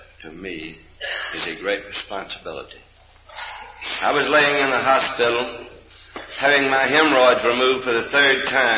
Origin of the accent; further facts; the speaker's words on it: Spartanburg, South Carolina, United States; from Spartanburg, South Carolina.